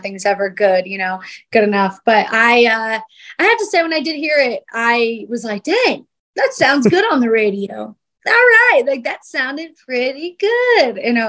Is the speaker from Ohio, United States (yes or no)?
yes; Ohio, United States; now in Tennessee, United States; I come from Ohio, where we kind of get all four seasons, and a little bit here in Tennessee